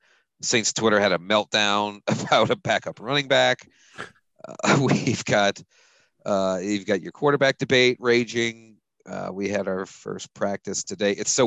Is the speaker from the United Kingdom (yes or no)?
yes; Scotland, United Kingdom; accent: Scottish; That's my Scottish accent trying to come out.